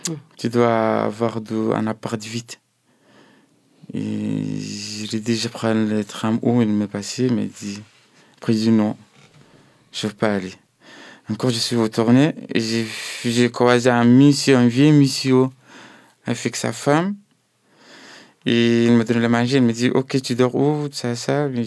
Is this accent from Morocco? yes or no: no; Sudan; French is a second language; now in France; Moi, en fait, je suis né dans un petit village, en fait, mais je suis grandi dans une troisième ville au Soudan.